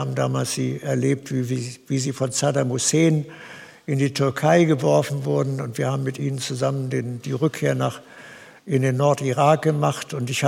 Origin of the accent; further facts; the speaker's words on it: Troisdorf, North Rhine-Westphalia, Germany; in meiner Heimatgemeinde Troisdorf eine Stunde an der Kasse zu sitzen